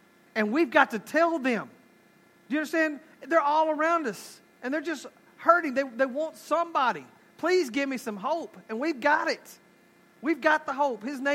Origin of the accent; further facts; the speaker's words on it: Haslett, Michigan, United States; I'm not from here. I'm from Haslett.